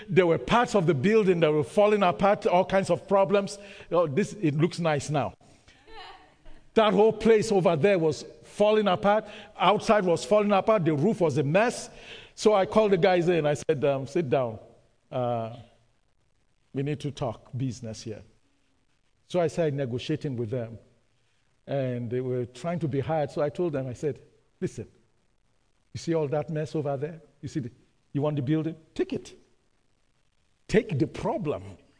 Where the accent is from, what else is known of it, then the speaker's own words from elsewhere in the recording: Nigeria; now in Canada; yeah, we're Canadians. I've lived here. I'm more Canadian than I'm Nigerian now. But I'm still Nigerian.